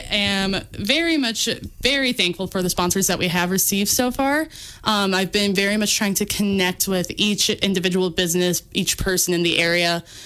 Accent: Gays Mills, Wisconsin, United States; now in Berryville, United States; I grew up over in the Gays Mills area. I currently live in Berryville now, but I still consider myself, you know, part of the Richland County now.

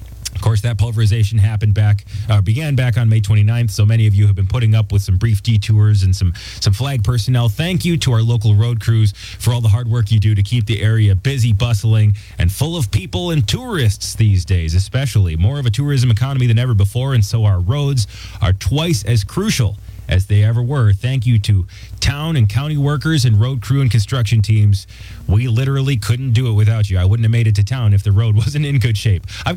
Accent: United States; but we're American, so we call it Isabel and Colt.

